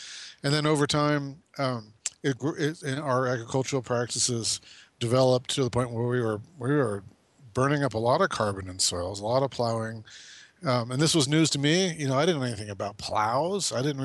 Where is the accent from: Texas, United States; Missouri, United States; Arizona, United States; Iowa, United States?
Arizona, United States; Phoenix; I grew up in Phoenix, Arizona as a suburban boy.